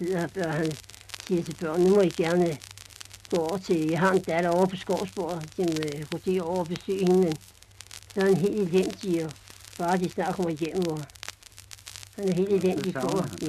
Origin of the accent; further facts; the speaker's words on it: Copenhagen, Capital Region of Denmark, Denmark; born there; moved away as an adult; Jo, ja, jeg er født i København. inde i Nørre Voldgade 82.